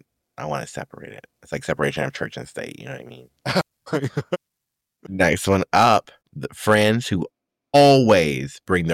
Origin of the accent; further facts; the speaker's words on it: the South, United States; But I'm from the South, right? So people put Bible verses on everything, right?